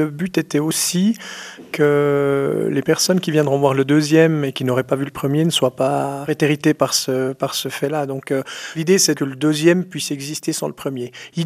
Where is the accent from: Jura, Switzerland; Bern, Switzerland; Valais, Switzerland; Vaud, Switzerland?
Jura, Switzerland; eh bien moi, je viens des Franches-Montagnes.